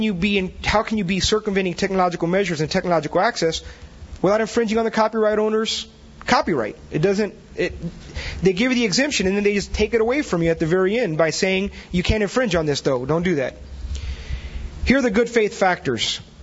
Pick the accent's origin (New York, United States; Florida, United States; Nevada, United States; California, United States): Florida, United States; Tampa; I'm from Tampa, so who does that really apply to?